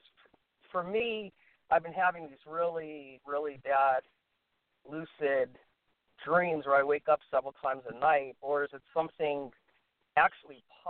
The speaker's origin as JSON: {"language": "English", "town": "Salem", "region": "Massachusetts", "country": "United States", "said": "I came from Salem, Massachusetts."}